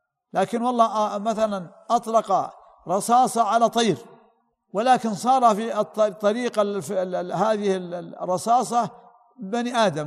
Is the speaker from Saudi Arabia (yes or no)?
yes; Saudi Arabia; وعندنا في السعودية